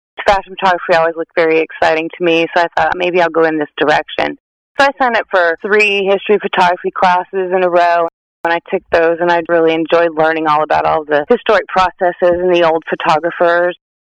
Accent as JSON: {"language": "English", "region": "Kansas", "country": "United States", "tie": "born or raised there", "said": "I grew up in Kansas."}